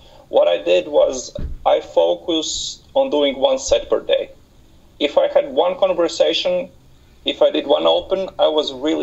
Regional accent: Riga, Latvia; He's from Portugal and I'm from Riga, so we have very different backgrounds

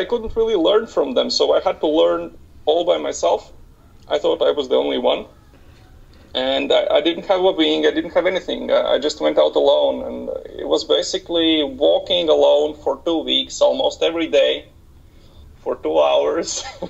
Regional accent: Riga, Latvia; He's from Portugal and I'm from Riga, so we have very different backgrounds

